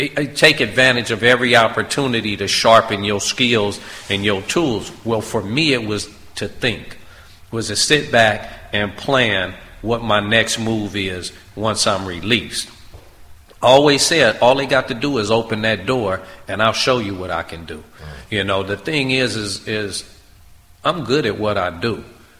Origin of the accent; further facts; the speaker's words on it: Compton, California, United States; I grew up in Compton, then moved into Linwood for a while, I was known all over.